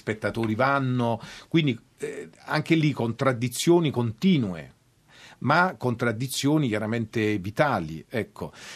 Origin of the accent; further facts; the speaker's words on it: Naples, Campania, Italy; Ho sempre detto che in realtà è Napoli perché io e noi siamo napoletani, e quindi chiaramente era Napoli perché era il nostro luogo